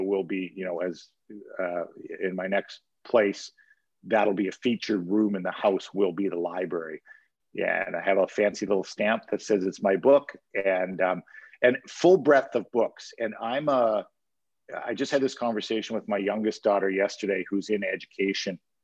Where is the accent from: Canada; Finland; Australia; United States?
Canada; Timmins, Ontario; I grew up in Timmins, Justin